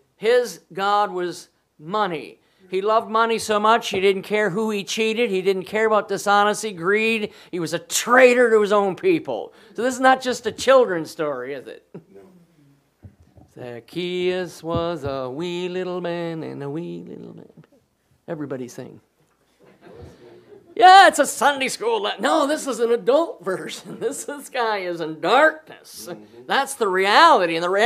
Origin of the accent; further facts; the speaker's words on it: West Bend, Wisconsin, United States; I grew up in West Bend, Wisconsin, 30 miles north of the great city of Milwaukee.